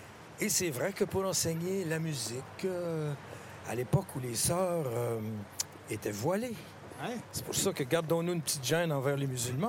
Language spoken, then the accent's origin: French; France; now in New York, United States; on habite en banlieue de New York et on est des Français, des francophones.